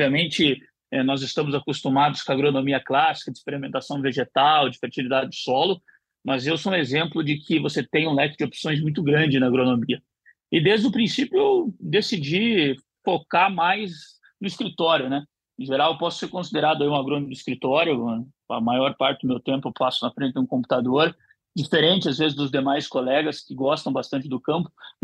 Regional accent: Curitiba, Paraná, Brazil; also born or lived in France; Eu estou em Curitiba, como você comentou, né? Sou daqui mesmo, sou natural de Curitiba.

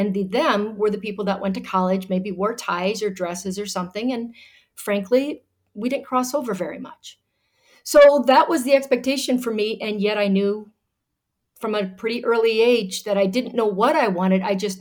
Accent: Carroll, Iowa, United States; born there; I was born in Carroll, Iowa, a rural farming community, and it's a great place to be from.

